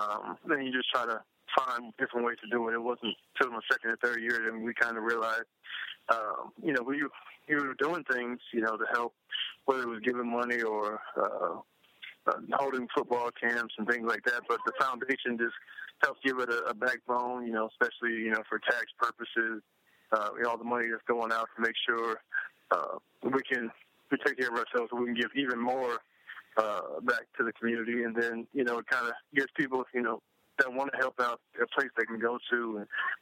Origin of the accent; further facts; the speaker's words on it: Youngstown, Ohio, United States; I'm from Youngstown, Ohio. My mom raised us three kids, my brother and my sister and I, and we didn't have a whole lot